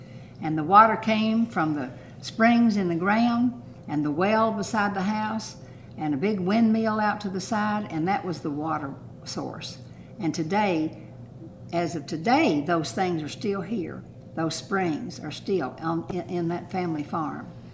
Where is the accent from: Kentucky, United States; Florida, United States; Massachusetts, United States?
Kentucky, United States; I come from Eastern Kentucky up in the Appalachian Mountains, and my grandfather came from Catanzaro, Italy, and he came into a land of America